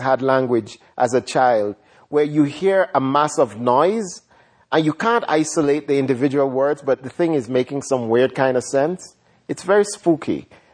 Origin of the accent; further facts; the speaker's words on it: Jamaica; as a Jamaican writer, I had to learn, as just a Jamaican, a kid growing up in Jamaica, I had to learn this new language.